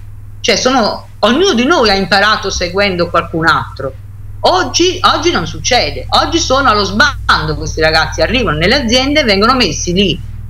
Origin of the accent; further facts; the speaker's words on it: Naples, Campania, Italy; now in Bologna, Italy; Io sono di Napoli, non sono bolognese.